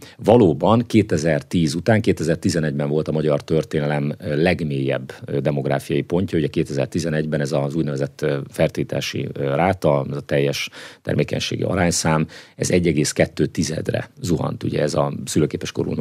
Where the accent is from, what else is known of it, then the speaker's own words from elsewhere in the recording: Szeged, Csongrád-Csanád, Hungary; én ugye nagyvárosban nőttem föl. Én Szegeden egy lakótelepi lakásban nőttem föl, aztán Budapesten a 8. kerületben laktam fiatalon sokáig, és kiköltöztem most már ugye 12 évvel ezelőtt egy tanyára